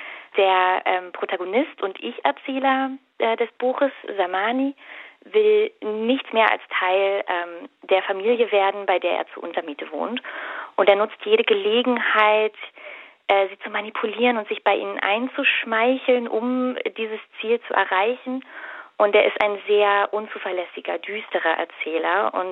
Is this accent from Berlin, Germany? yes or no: yes; Biesdorf, Berlin, Germany; Ich komme tatsächlich aus der Gegend, also Biesdorf neben Mahlsdorf, von daher ist es für mich ein spannendes Stück Lokalgeschichte.